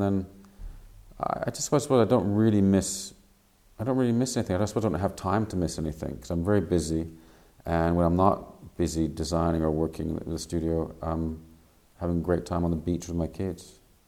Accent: Canada; accent: English Canadian; now in Australia; I seem to have maintained my English Canadian accent.

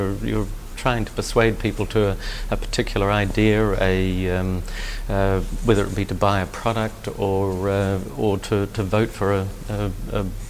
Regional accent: Auckland, New Zealand; when I was growing up in Panmure and Auckland

